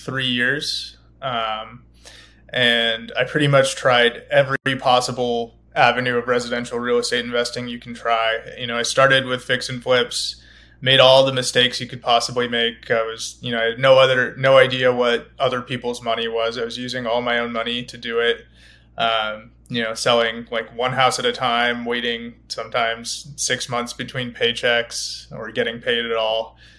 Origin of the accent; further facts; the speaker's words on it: California, United States; So, yeah, I grew up in California, went to school there.